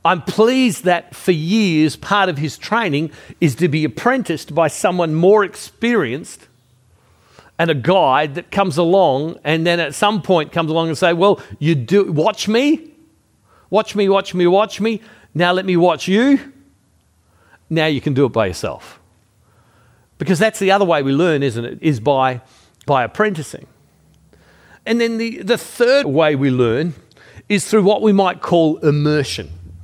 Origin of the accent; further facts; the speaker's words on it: Australia; also born or lived in United States; I go to the United States, spent a lot of time in the United States. Half my life is spent in the United States. And I'm an Australian. And I spent half my life there.